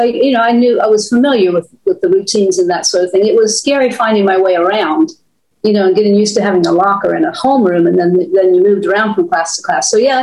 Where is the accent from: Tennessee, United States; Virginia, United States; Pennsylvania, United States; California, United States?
Virginia, United States; Well, we lived in the country. There was a big pond across the road from us, so we went swimming every day.